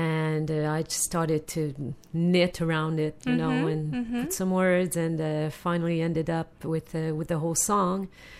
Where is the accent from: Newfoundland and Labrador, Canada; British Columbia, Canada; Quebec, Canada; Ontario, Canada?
Quebec, Canada; Shawinigan; Oh, no. I come from Shawinigan.